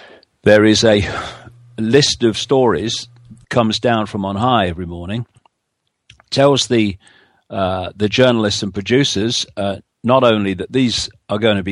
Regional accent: Leicester, East Midlands, United Kingdom; born there; I was born in Leicester, England in 1952.

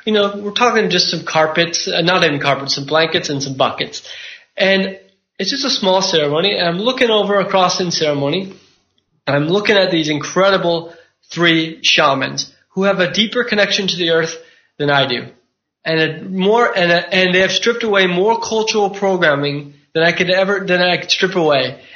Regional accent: California, United States; like growing up in Silicon Valley, this is weird.

